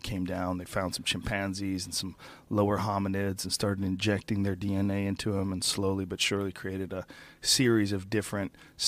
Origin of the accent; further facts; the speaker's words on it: Austin, Texas, United States; Well, also growing up in Austin where it gets hot as fuck.